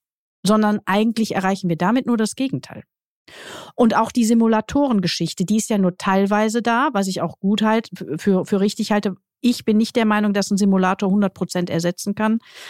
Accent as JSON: {"language": "German", "town": "Duisburg", "region": "North Rhine-Westphalia", "country": "Germany", "tie": "born or raised there", "said": "ich komme aus Duisburg, ich bin dort geboren und aufgewachsen"}